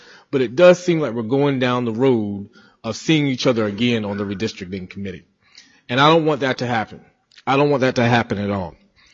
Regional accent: North Carolina, United States; I'm a child that has a May birthday. I grew up in North Carolina having May primaries.

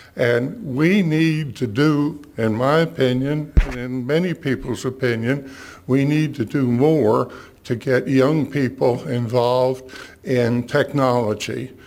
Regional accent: North Carolina, United States; I'm from Watauga County.

